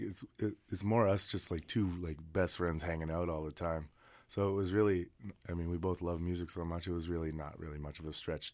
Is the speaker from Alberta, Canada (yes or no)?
no; Skidegate, British Columbia, Canada; No, we're both from the south end. They're from Dodging Geats. We're from Skidigit.